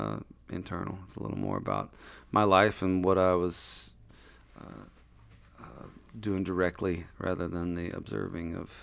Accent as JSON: {"language": "English", "region": "Texas", "country": "United States", "said": "And I was coming from Texas, she was from New York"}